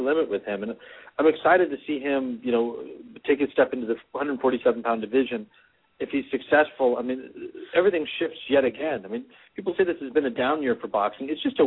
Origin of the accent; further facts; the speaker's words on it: San Jose, California, United States; born there; I was originally born in San Jose, so I should have some good luck there.